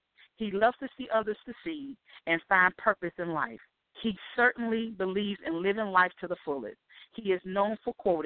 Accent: Tabor City, North Carolina, United States; and I thought, what better way than to start with the community that I grew up in Taber City, North Carolina.

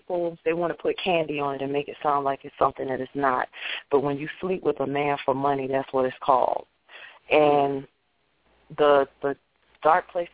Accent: the South, United States; but I'm from the South

